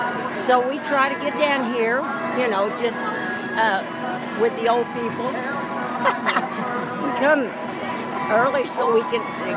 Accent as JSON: {"language": "English", "region": "Kentucky", "country": "United States", "said": "Because we came from Kentucky."}